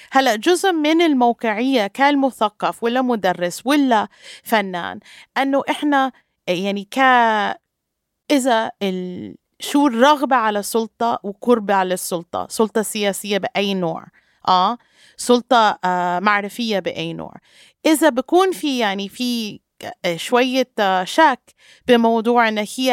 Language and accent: Arabic; Palestine; مسؤولية باتجاه بعض كفلسطينية